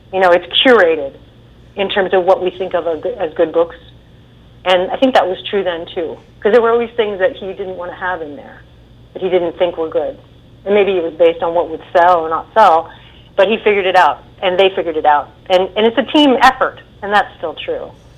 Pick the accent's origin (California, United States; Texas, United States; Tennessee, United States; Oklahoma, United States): California, United States; Berkeley; I grew up in Berkeley and I went to a pretty far out school, you know, where I didn't brush my hair and I didn't wear my shoes and I wasn't graded.